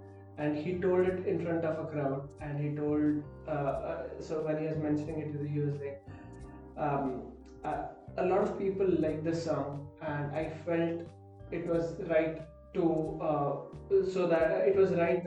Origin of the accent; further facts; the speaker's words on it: India; But it's so weird because me growing up in India, you growing up on Long Island.